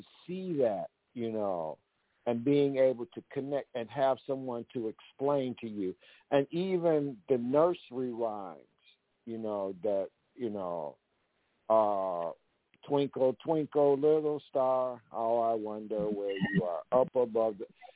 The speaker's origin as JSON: {"language": "English", "region": "Mississippi", "country": "United States", "tie": "born there", "also_born_or_lived": "Chicago", "lives_now": "Edington, United States", "said": "I was born in Mississippi on the 33 degrees latitude, 88 degrees longitude. I live in Edington, which is 33 degrees latitude, 83 degrees longitude at 70 years old plus now."}